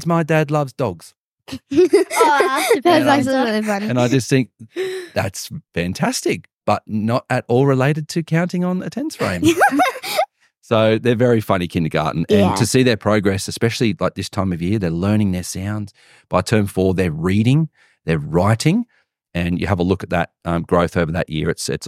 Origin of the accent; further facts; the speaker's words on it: New South Wales, Australia; I grew up on the Central Coast, so it's not the city, but it's not country. But when my wife and I moved, we lived in Young, which is regional New South Wales. We also lived in Pleasant Hills, which is near Henty, Lockhart, Albury sort of area.